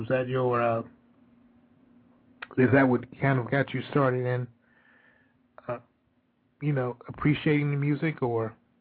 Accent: Westbury, New York, United States; born there; I was born in Westbury, New York.

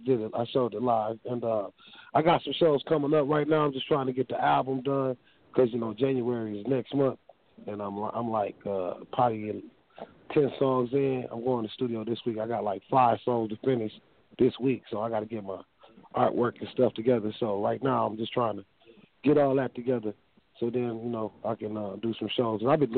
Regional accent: Flint, Michigan, United States; How y'all doing tonight? … I'm from Flint, Michigan.

